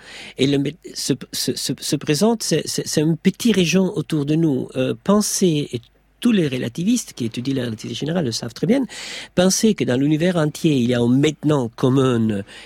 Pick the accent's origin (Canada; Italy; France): Italy; vous me regardez et vous voyez, moi, que je suis italienne